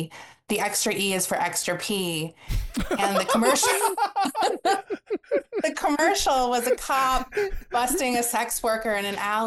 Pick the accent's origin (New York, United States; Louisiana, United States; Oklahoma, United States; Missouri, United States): New York, United States; New York City; Well, growing up in New York City, we had something called Channel J.